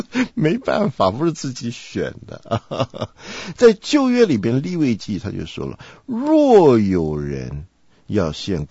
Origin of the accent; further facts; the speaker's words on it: China; 我们中国人讲说